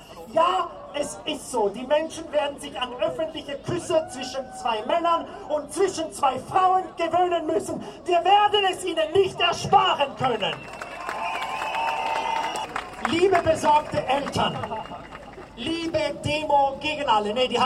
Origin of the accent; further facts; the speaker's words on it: Stuttgart, Baden-Württemberg, Germany; moved away; Ich habe vor 22 Jahren meine Heimat Stuttgart verlassen